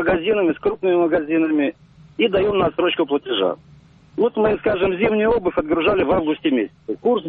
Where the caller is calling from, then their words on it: Moscow, Russia; Добрый день